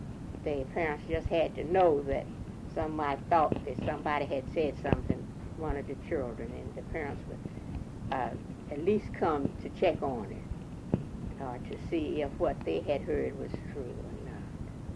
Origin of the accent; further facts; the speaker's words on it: Winston-Salem, North Carolina, United States; And he was from Henderson and I was from Winston-Salem.